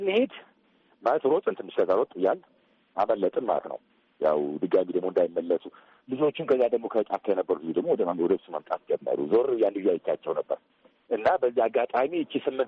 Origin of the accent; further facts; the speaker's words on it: Addis Ababa, Ethiopia; አዲስ አበባ ልጆች ነን፣ ተወልደን ያደግንበት ነው ይሄ ቦታ።